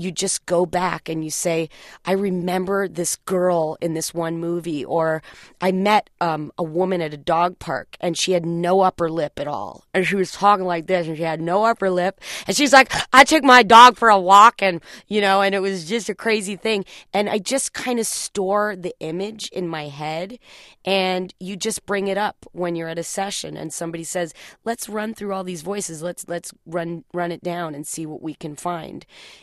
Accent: New York, United States; also born or lived in Los Angeles; I grew up bicoastally, even though I'm from New York originally. We were back and forth from New York to L.A.

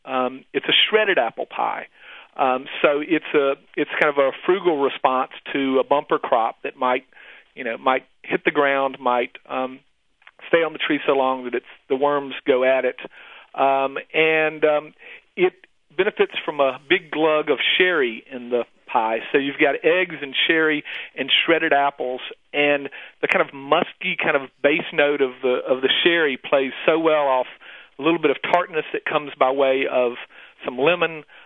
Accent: Mississippi, United States; from far from where I hail from Mississippi, it's what we'll serve today to our family for Thanksgiving.

